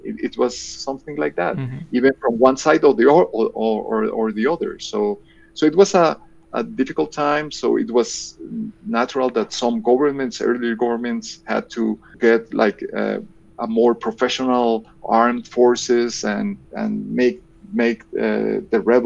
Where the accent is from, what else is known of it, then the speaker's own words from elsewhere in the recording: Bogota, Bogotá, Colombia; born there; English is a second language; As I said, like I was born in Bogota. Bogota is in the mountains